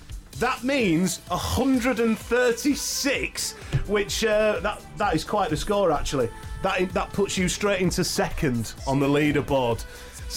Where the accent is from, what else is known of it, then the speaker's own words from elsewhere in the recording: Yorkshire and the Humber, United Kingdom; I'm from Yorkshire.